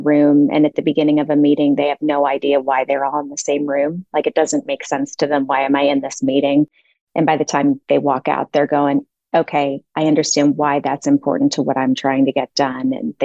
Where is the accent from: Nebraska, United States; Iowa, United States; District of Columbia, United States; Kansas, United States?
District of Columbia, United States; Washington; moved away as an adult; also born or lived in Chicago; now in Dallas, United States; I grew up in Washington, D.C. in Chicago and made my way to Dallas almost 20 years ago